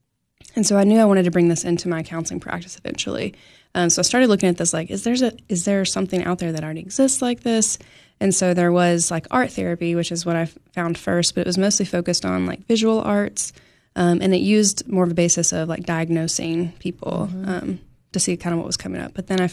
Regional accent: Cookeville, Tennessee, United States; also born or lived in North Carolina / Colorado / Knoxville; I'm from Cookeville, so I just turned 40 this past year, and I lived probably 32 years, and then I moved to North Carolina, then Colorado, and Knoxville, and then I just recently moved back in this maybe 6 months ago.

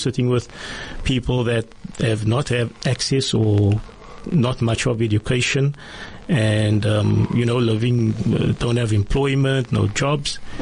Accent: Cape Town, Western Cape, South Africa; Salt River, and also in Tafelsig.

